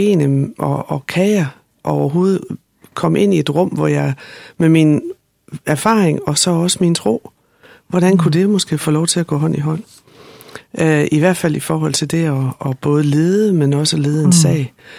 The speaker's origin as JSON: {"language": "Danish", "town": "Slagelse", "region": "Zealand", "country": "Denmark", "also_born_or_lived": "Klovborg", "moved": "as an adult", "lives_now": "Holstebro, Denmark", "said": "fordi jeg er fra Slagelse"}